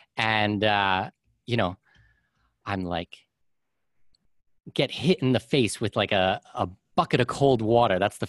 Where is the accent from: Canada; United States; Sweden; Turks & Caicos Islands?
Canada; Now, like, I'm a Canadian and our taxes are ridiculous there.